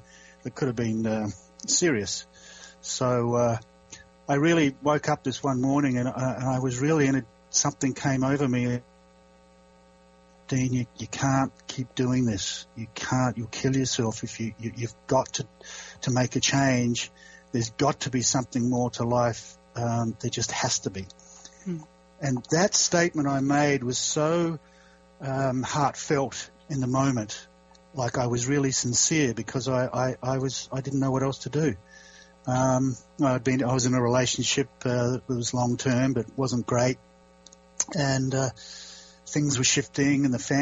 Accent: Adelaide, South Australia, Australia; When I was born in Australia and lived in Adelaide in South Australia and was brought up there

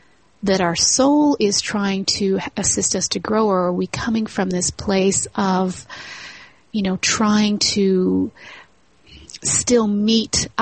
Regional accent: Toronto, Ontario, Canada; I'm actually not from the States. I'm in Canada. So I'm from Toronto.

